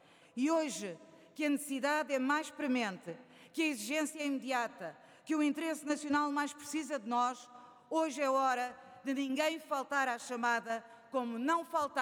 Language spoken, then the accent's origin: Portuguese; Portugal; Todos nós, como portugueses, fomos chamados ao combate das nossas vidas